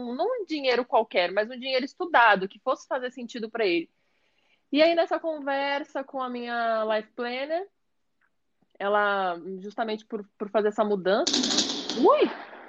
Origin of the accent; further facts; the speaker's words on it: Rio Grande do Sul, Brazil; also born or lived in Brasília; now in São Paulo, Brazil; mas eu fui criada no Rio Grande do Sul, né? E desde então que eu vim para São Paulo